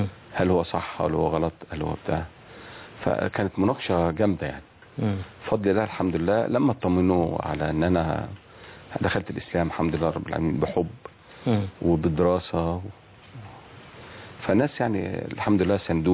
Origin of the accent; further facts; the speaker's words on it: Minya, Minya Governorate, Egypt; born there; لازم اسافر المنيا مسقط رأسي